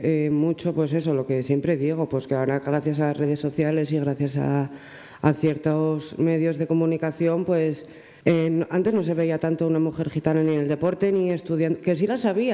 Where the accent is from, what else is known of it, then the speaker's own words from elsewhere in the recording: Asturias, Spain; Somos españoles, somos asturianos, somos algo más que gitanos.